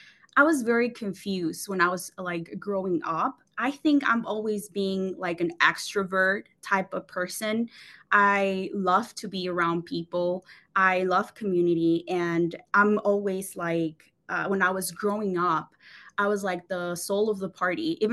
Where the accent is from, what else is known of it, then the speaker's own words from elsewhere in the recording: Mexico City, Mexico; now in Las Vegas, United States; I'm from Mexico City.